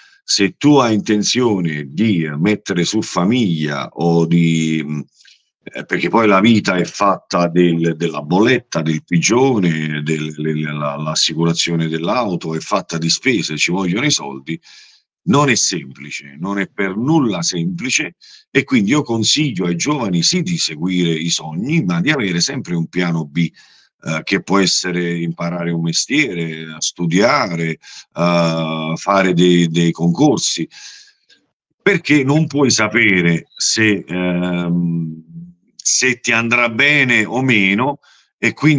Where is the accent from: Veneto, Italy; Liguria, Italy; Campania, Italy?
Campania, Italy; Naples; Io poi sono di Secondigliano, nato e cresciuto a Secondigliano, ho avuto tante esperienze qui a Secondigliano.